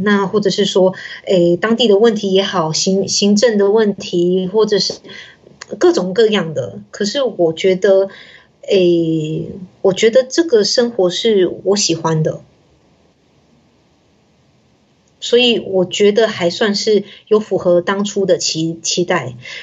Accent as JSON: {"language": "Chinese", "country": "Taiwan", "tie": "born or raised there", "moved": "yes", "said": "我虽然是土生土长的台湾人，但是我其实从小我就一直很喜欢就是能够到不同的地方去生活，所以我也不觉得离开台湾是辛苦的。"}